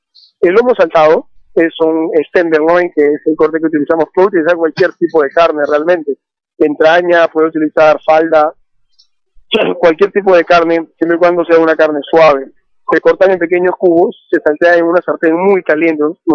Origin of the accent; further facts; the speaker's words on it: Peru; now in Miami, United States; Sabemos que somos peruanos